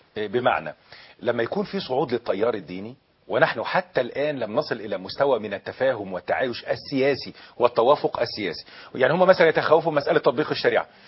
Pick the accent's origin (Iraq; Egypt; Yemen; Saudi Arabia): Egypt; للأسف عندنا في مصر هناك تعجل لقطف ثمار الثورة